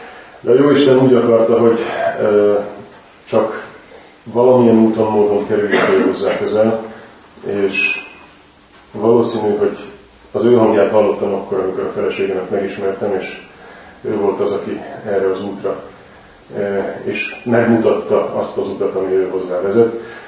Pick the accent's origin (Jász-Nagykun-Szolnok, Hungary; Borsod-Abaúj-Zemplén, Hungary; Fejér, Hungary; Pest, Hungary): Pest, Hungary; Nagykőrös; 1968. november 1-én születtem Nagykőrösön. Nagykőrösön végeztem a tanulmányaimat, a gimnáziumot, ott érettségiztem.